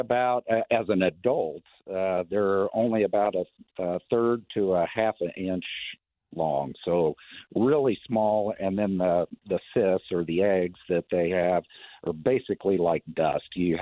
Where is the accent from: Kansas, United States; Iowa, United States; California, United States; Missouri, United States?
Kansas, United States; I'm originally from Kansas, so I didn't even know what a brine shrimp was.